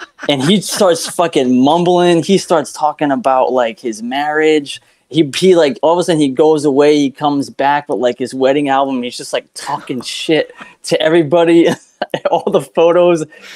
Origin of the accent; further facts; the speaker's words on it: Rhode Island, United States; I grew up in Rhode Island, but I think the furthest I went to Disney World once